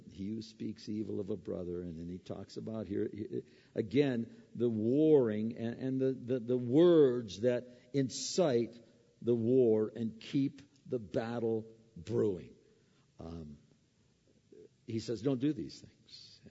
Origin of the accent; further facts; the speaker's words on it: Pennsylvania, United States; I grew up in Pennsylvania. I was looking for rivers that had water.